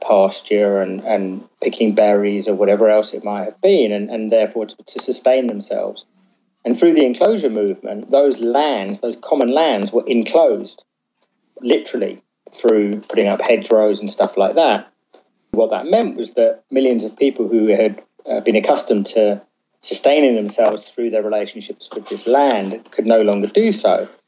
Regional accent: England, United Kingdom; now in Sweden; I'm an Englishman living in Sweden.

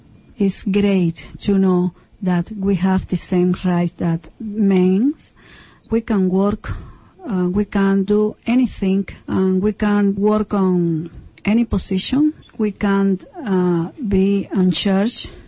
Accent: Cuba; now in Portland, United States; I am 43 years old. I'm from Cuba. I have been here in Portland, Oregon for 6 years.

